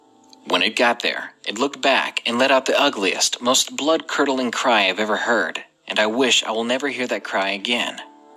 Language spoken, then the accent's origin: English; Nevada, United States; I'm Native American, and I live in northern Nevada, in a rural area, so I grew up near animals and the outdoors.